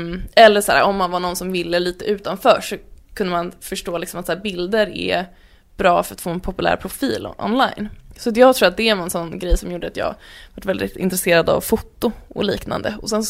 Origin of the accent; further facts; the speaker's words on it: Värmdö, Stockholm County, Sweden; Jag växte upp på Värmdö. Borde jag just nu också.